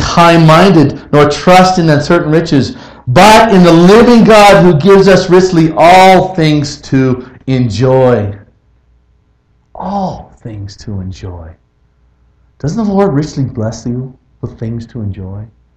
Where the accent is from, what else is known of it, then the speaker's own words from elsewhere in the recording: Canada; When I grew up in Canada, we didn't have prom.